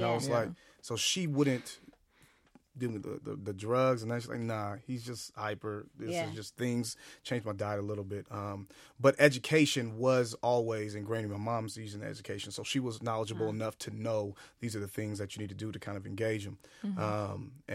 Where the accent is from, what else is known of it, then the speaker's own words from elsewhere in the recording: Los Angeles, California, United States; But growing up in L.A., I'm not from the Bay, right?